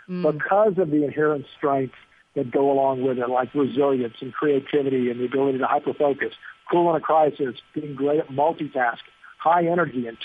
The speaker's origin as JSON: {"language": "English", "region": "Louisiana", "country": "United States", "tie": "born or raised there", "said": "If you look at my home state of Louisiana, we're at 16%."}